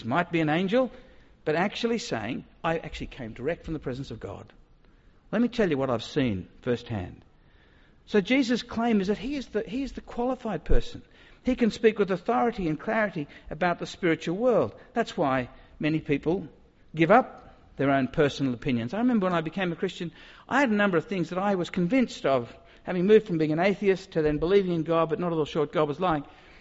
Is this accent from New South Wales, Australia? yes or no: yes; Sydney, New South Wales, Australia; I'm from Sydney, born in King's Cross and proud of it. Quite an expensive little hospital in King's Cross, but it sounds really tough to say I was born in King's Cross.